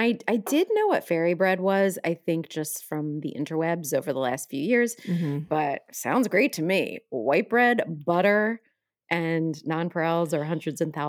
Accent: United States; It's kind of like we need two different names for them, but we mm-hmm. don't have them because we're American.

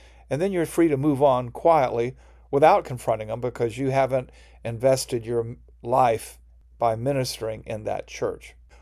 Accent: the South, United States; I grew up in the South, and there were some churches in the area that had the philosophy, keep them poor

